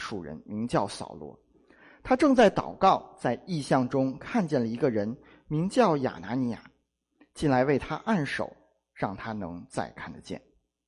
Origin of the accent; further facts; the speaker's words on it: China; 可能对我们中国人来说这样的胃受不了